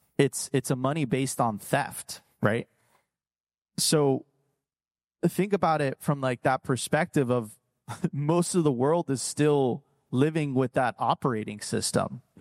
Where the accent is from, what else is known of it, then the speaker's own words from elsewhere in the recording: Miami, Florida, United States; I'm from Miami. I make up words all the time.